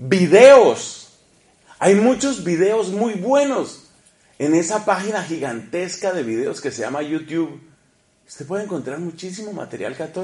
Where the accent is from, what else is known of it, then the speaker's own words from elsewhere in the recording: Colombia; En mi país, en Colombia